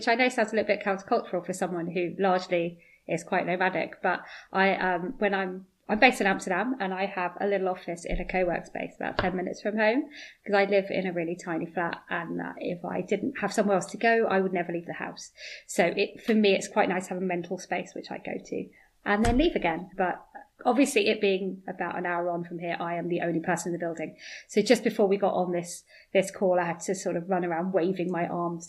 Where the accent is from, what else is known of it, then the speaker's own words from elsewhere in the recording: United Kingdom; being British, that's just mortifying.